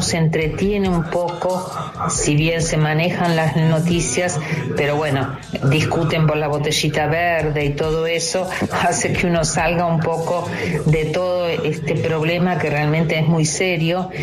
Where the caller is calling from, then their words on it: Buenos Aires, Argentina; de Belgrano y les dejo un beso a los tres.